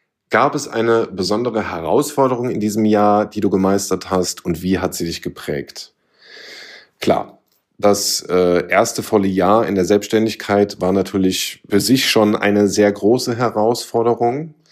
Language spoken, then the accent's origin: German; Koblenz, Rhineland-Palatinate, Germany; ich bin aus dem schönen Raum Koblenz. Das heißt, ich bin waschechter Rheinländer